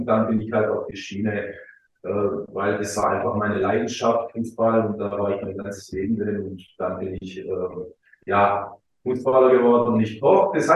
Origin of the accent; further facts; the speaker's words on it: Croatia; ich bin Kroate